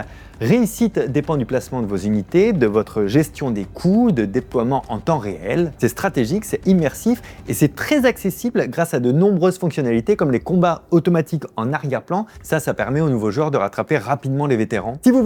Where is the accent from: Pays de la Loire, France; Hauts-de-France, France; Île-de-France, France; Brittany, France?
Pays de la Loire, France; c'est un petit village pas très loin de chez moi, en Vendée